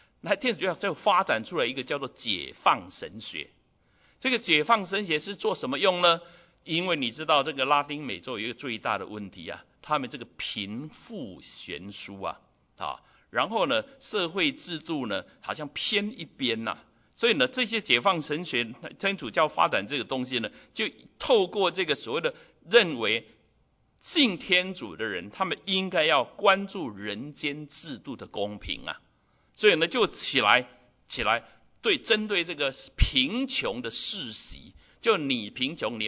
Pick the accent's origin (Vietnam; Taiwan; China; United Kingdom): China; 特别我们从中国来的弟兄姐妹，我们都晓得，读中国历史